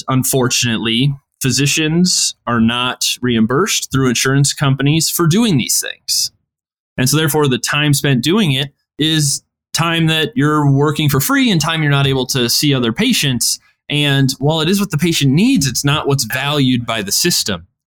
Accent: Saginaw, Michigan, United States; a CrossFit gym that I belonged to here in my hometown, Saginaw, Michigan.

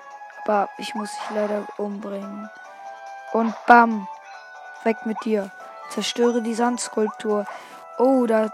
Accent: Germany; Doch, ich komme aus Deutschland.

